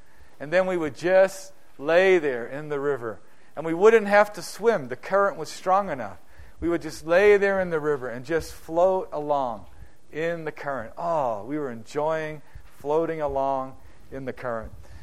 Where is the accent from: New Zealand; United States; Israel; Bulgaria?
New Zealand; I grew up in New Zealand, and in New Zealand, there's a lot of outdoor things to do.